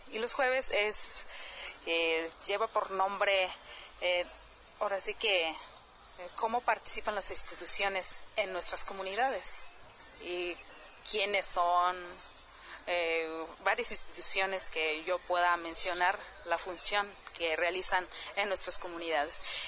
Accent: Jesús María, Nayarit, Mexico; vengo de Jesús María el Nayarit.

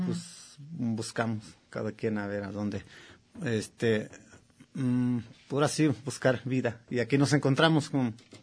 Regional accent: Xochiatipan, Hidalgo, Mexico; now in Guadalajara, Mexico; Todos venimos de Hidalgo, pero diferentes municipios. Yo soy de Xochiatipan, Hidalgo

